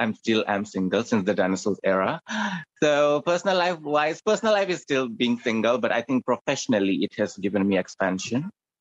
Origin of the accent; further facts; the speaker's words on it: Fiji; to the people who do not know me, I'm from Fiji Islands.